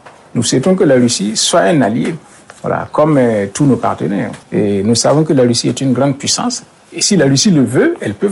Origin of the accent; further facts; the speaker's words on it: Burkina Faso; Pourquoi les Russes ne viennent pas ouvrir des pharmacies chez moi au Burkina Faso, comme le font les Français?